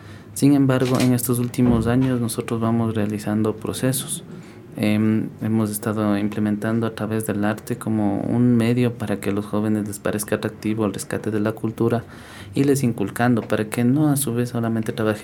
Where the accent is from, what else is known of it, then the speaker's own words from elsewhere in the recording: Cotacachi, Imbabura, Ecuador; le voy a contar un poco de las experiencias de donde yo vengo. Uh-huh. Por ejemplo, en Cotacachi